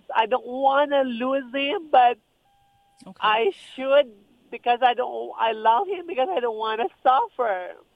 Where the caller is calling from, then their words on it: Los Angeles, California, United States; Los Angeles, California.